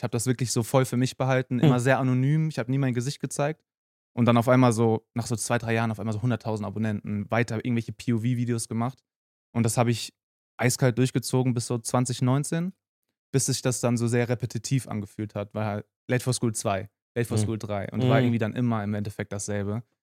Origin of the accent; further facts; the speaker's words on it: Frankfurt, Hesse, Germany; ich bin in Frankfurt aufgewachsen, da gibt es viele Hochhäuser.